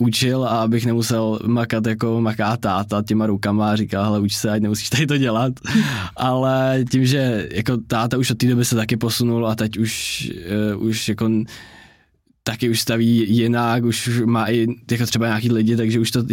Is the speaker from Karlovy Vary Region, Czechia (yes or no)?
yes; Karlovy Vary, Karlovy Vary Region, Czechia; born or raised there; also born or lived in Ústí nad Labem / Teplice